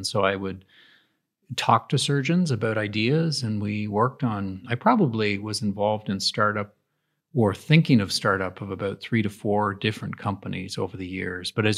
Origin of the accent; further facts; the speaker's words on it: Toronto, Ontario, Canada; I came from the Toronto area